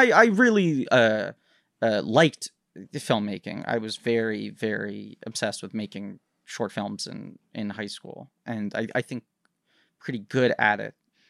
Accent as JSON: {"language": "English", "town": "New York City", "region": "New York", "country": "United States", "tie": "born or raised there", "said": "I grew up in New York City."}